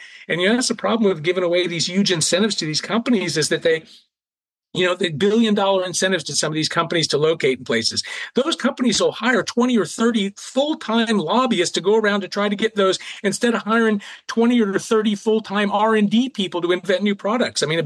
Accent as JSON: {"language": "English", "town": "Charleston", "region": "South Carolina", "country": "United States", "tie": "born or raised there", "said": "we have a gentleman here in Charleston, South Carolina, my hometown where I live now"}